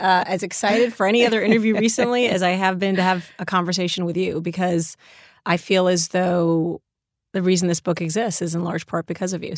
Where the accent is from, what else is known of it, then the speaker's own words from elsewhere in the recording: Saudi Arabia; also born or lived in Kalamazoo, Michigan, United States; I was raised in Saudi Arabia, as you know, born in Kalamazoo, Michigan, immigrant parents.